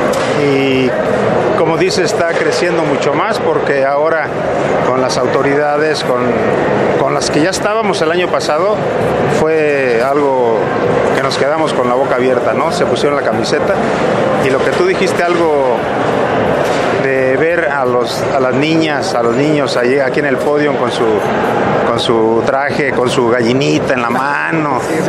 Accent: Juriquilla, Querétaro, Mexico; born there; En ese estado nacimos, en Juriquilla, si se acuerdan.

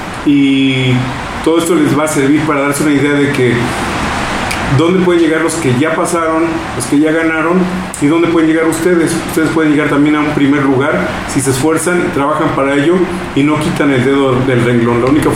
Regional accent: Mexico; Esto es algo fundamental para poder vivir como mexicanos.

